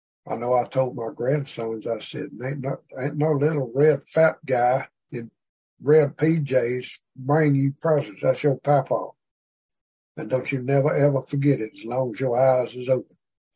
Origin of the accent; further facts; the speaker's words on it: Arkansas, United States; Now, I'm from Arkansas. You got to tell me.